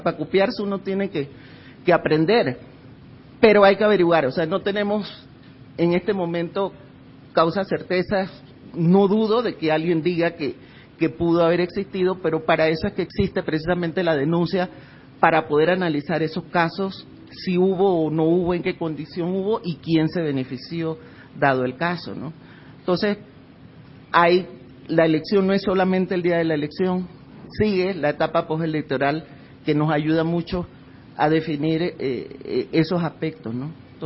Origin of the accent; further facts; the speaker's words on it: Panama; yo vengo de un país donde las elecciones, el votar no es obligatorio, soy panameña